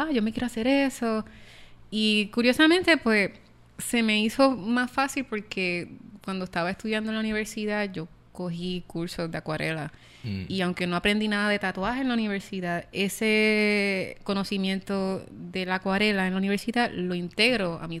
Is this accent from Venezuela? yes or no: no; San Germán, Puerto Rico; vengo del pueblo de San Germán.